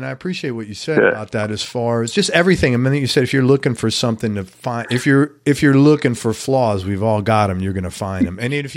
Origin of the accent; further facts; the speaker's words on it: New York City, New York, United States; I have a very old … record that I bought in the Village. I grew up in New York City.